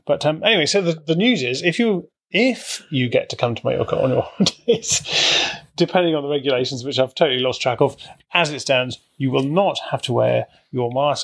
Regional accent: United Kingdom; I'm not a religious person, and I come from Britain, which is a Protestant place

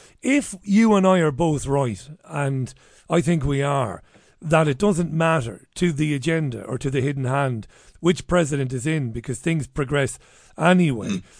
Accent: Ireland; In Ireland, in my country, my home country, they're considering asking primary school students to wear the mask as well.

